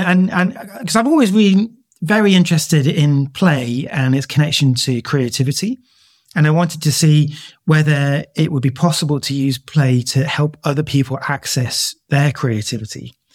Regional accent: North East England, United Kingdom; also born or lived in Glasgow / Brighton; because I'm quite old. So I'm 48. So, I grew up in the Northeast, had a very pretty nice childhood. I studied graphic design in Glasgow for a BA, and then did an MA down in Brighton

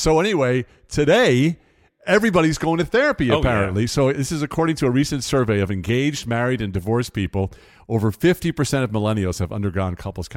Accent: New York, United States; So I grew up on Long Island, as a lot of people know, and I was born in 1952.

